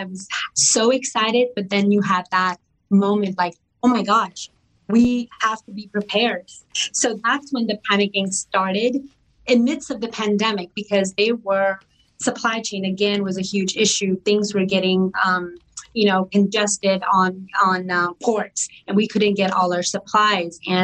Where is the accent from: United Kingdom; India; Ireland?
India; I mean, I am Indian. I've been drinking tea since I was 2.